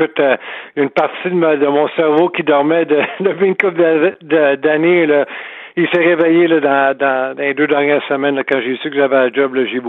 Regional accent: Montreal, Quebec, Canada; j'ai grandi à Rivière-des-Prairies.

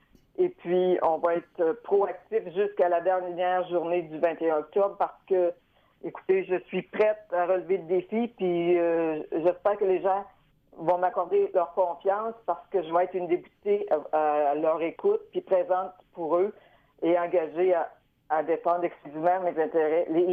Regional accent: Lebel-sur-Quévillon, Quebec, Canada; born or raised there; also born or lived in Sullivan

